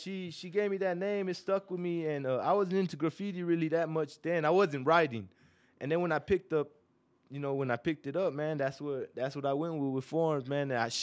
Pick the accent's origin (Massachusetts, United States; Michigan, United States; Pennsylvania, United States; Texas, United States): Texas, United States; San Antonio; I'm from San Antonio, Texas, man. Born and raised.